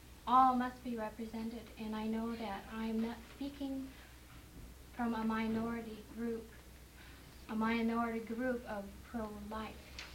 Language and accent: English; Skagway, Alaska, United States; I'm Alaska Native woman, Tlingit Indian. I was born in Skagway, Alaska in 1952.